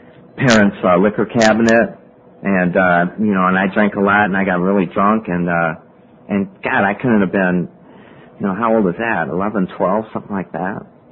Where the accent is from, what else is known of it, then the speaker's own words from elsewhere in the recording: Cleveland, Ohio, United States; I grew up over here. I grew up down in Cleveland on East 71st Street, you know, and I got had a mom and a dad, and I have two older brothers, and I have a twin sister